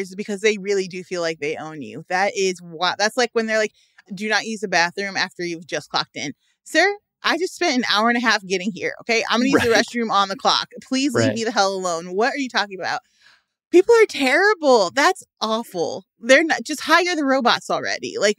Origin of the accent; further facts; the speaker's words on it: Illinois, United States; But I come from, like, we're from Illinois, Emily, and the land of the walking taco